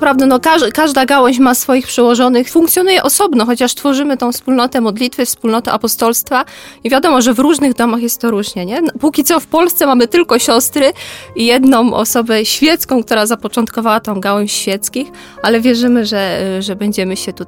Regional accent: Rawicz, Greater Poland Voivodeship, Poland; also born or lived in Lublin; Pochodzę z Wielkopolski. Mhm. Z Leszna, właściwie z Rawicza. Chociaż dużą część mojego życia spędziłam w Lublinie, bo tam studiowałam. No, później wywędrowałam jeszcze dalej na wschód, na Ukrainę i później przez Kraków do Strzelec Opolskich

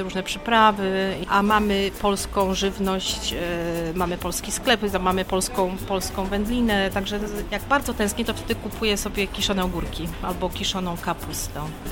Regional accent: Canberra, Australian Capital Territory, Australia; Ja jestem z Canberry, mieszkam bardzo w małym mieście, ale dookoła są i winnice, i są uprawy właśnie oliwek

